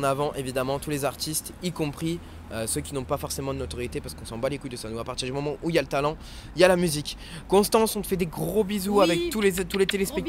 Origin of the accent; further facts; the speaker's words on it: France; T'inquiète pas, on est des Français, nous. On aime bien l'anglais yaourt.